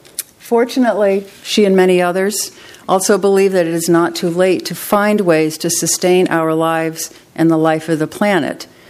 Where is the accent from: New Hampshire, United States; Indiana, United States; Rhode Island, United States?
New Hampshire, United States; Conway; I grew up in Conway, the village of Conway, not North Conway. Our house was at the Four Corners, the site of the one stoplight on Route 16.